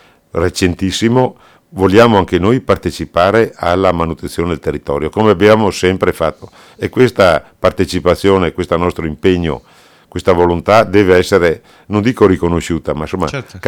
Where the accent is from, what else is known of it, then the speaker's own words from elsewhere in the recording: Veneto, Italy; noi siamo dell'Agordino, siamo della popolazione